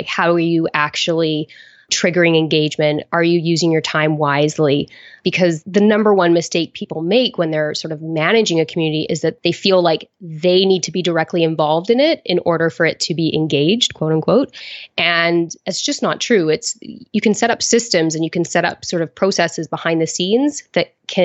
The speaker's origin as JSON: {"language": "English", "town": "Calgary", "region": "Alberta", "country": "Canada", "also_born_or_lived": "Moose Jaw, Canada", "lives_now": "Spain", "said": "Well, actually, I would say I was from Calgary, Alberta, but I was born in Moose Jaw, Saskatchewan. And my father was in the military, so we moved around quite a fair bit, but I have settled down in the south of Spain."}